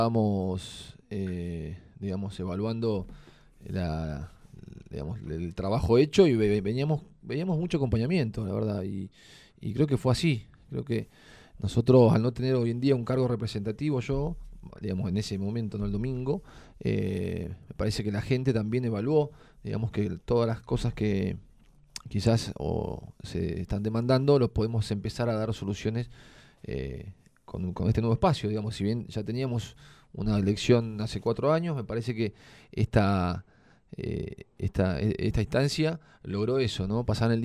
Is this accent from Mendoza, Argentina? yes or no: no; Perito Moreno, Santa Cruz, Argentina; born there; Yo soy nacido acá en Perito Moreno